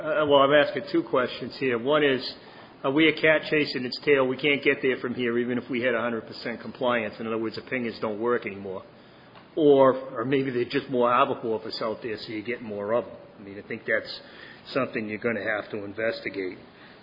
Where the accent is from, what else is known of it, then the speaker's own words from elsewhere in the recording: Seabrook, New Hampshire, United States; I'm from Seabrook Hampton.